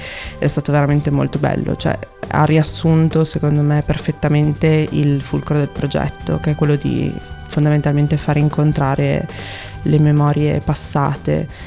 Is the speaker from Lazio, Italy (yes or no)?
no; Parma, Emilia-Romagna, Italy; io sono di Parma, purtroppo no, nel senso, non, io con mia mamma ho vissuto a San Lazzaro, che comunque è un altro quartiere abbastanza popolare ma che non rientra nel progetto. Adesso vivo in centro